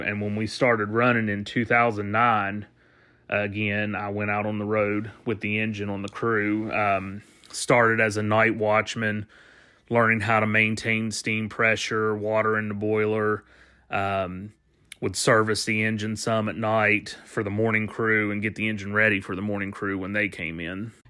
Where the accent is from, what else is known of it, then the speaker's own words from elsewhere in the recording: West Virginia, United States; We found out that we would be going to Williamson, West Virginia, which is my home state.